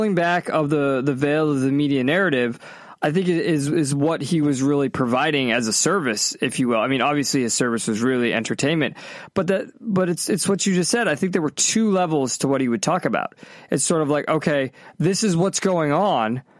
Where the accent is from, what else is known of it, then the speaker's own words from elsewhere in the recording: Massachusetts, United States; I grew up in Massachusetts, right? Blue state America, deep blue state.